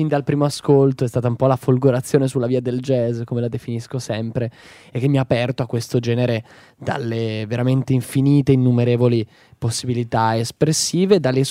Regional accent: Bologna, Emilia-Romagna, Italy; cominciando ovviamente nella mia città natale, Bologna

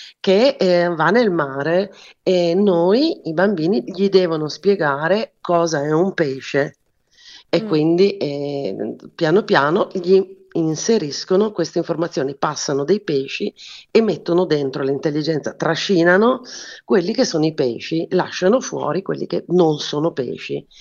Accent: Reggio Emilia, Emilia-Romagna, Italy; sono di Reggio Emilia

